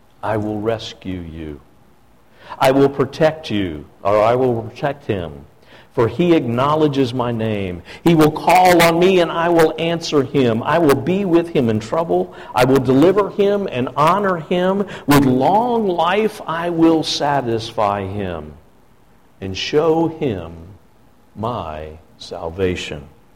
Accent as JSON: {"language": "English", "region": "Chesapeake Bay", "country": "United States", "tie": "born or raised there", "said": "Growing up on the Chesapeake Bay, many of you might imagine that hurricanes was something you'd think about all the time."}